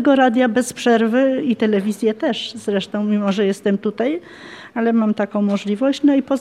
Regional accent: Toruń, Kuyavian-Pomeranian Voivodeship, Poland; Jestem z Torunia

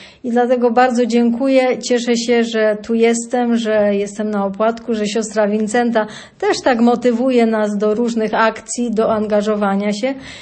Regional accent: Malawa, Subcarpathian Voivodeship, Poland; now in Wieluń, Poland; Mieszkam w Wieluniu, ale pochodzę z Podkarpacia, z mojej miejscowości Malawa.

